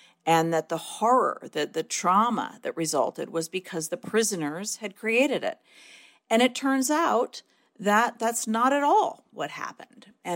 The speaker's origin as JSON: {"language": "English", "town": "Detroit", "region": "Michigan", "country": "United States", "tie": "born or raised there", "said": "growing up in Detroit and, you know, growing up in an overwhelmingly Black city"}